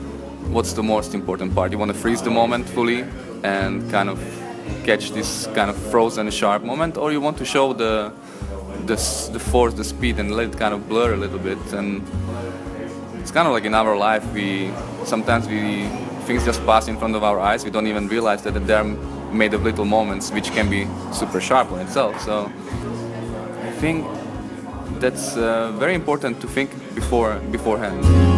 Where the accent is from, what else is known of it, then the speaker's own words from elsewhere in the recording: Slovakia; English is a second language; now in Brussels, Belgium; I'm from Slovakia. I've been living in Brussels for 10 years now